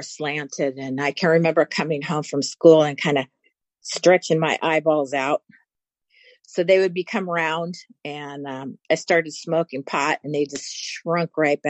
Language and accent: English; California, United States; I am from California. I live in the high desert, a place called Yucca Valley, California.